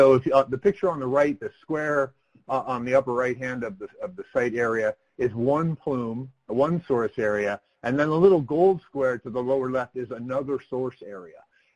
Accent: Colorado, United States; now in Arizona, United States; I've been in Arizona for 17 years, but I'm from Colorado, and coincidentally, my grandpa worked at that smelter facility.

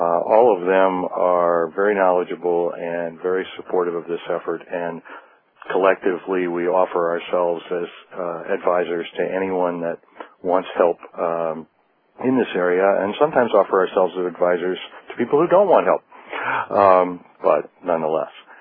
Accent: East Coast, United States; now in Seattle, United States; again, I'm originally from the East Coast, now living on the West Coast

